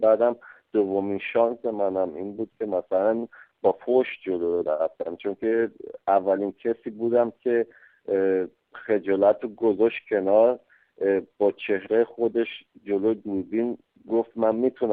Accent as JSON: {"language": "Persian", "country": "Germany", "tie": "born or raised there", "also_born_or_lived": "Iran", "said": "من تو ایران به دنیا آمدم بعد از 9 سالگی تو آلمانم یه تو اینجا بزرگ شدیم."}